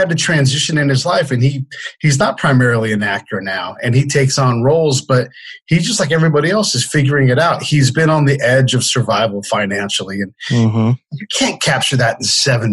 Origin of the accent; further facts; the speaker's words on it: Benicia, California, United States; I grew up in the Bay Area in California, just this little tiny town that used to be the capital, and it's gorgeous. It sits right on the confluence of the Delta for Central California and the Bay.